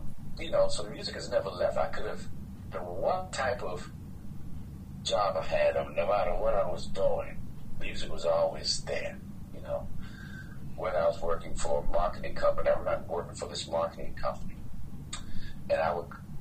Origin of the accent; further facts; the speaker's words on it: North Carolina, United States; also born or lived in Philadelphia; I grew up in North Carolina. You know, I tell you, I was born actually in Philadelphia. And so when we were about 4 years old, 4 or 5, my father moved us back to his hometown in the Raleigh-Durham area